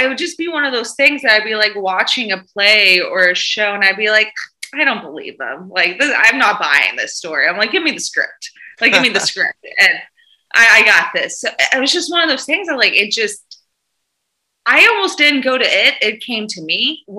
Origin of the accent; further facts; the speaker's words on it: the South, United States; I'm from the South.